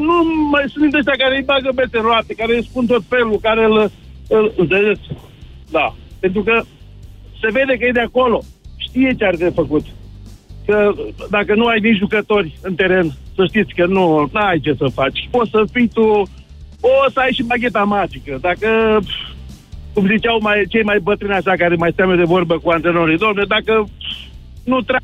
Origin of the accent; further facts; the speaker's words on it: Buzău, Buzău County, Romania; și sunt deloc din Buzău.